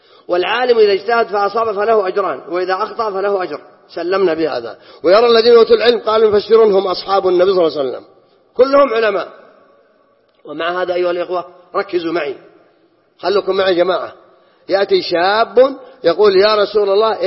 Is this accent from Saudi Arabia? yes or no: yes; Saudi Arabia; هل عندنا في السعودية كفار؟ ما عندنا، كلنا موحدين مسلمين